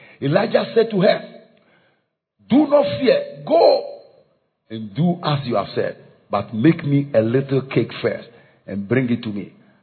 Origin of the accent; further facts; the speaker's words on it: Ghana; I said, sir, I'm from Africa, Ghana, very far.